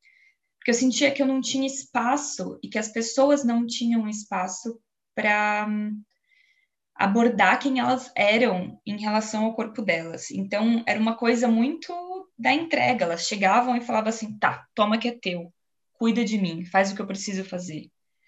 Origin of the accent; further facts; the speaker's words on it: São Paulo, Brazil; eu sou brasileira do interior de São Paulo.